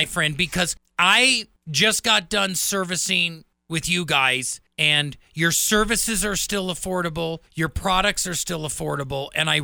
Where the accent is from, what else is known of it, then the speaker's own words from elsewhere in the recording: Wisconsin, United States; My home state. You know, I tell people I am a cheesehead by birth, but a Packer fan by choice.